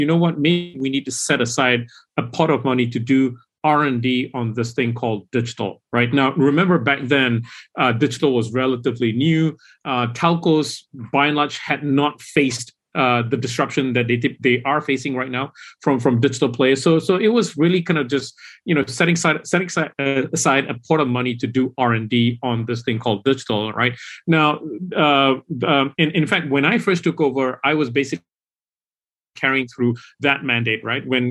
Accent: Malaysia; moved away; I moved back to Malaysia, my home country. The country was where I was born.

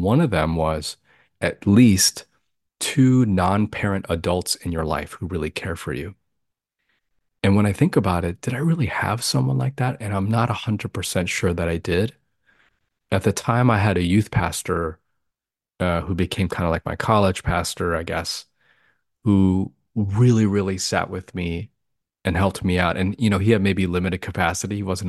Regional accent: Florida, United States; I was born and raised in Florida and experienced a lot of racism and bullying.

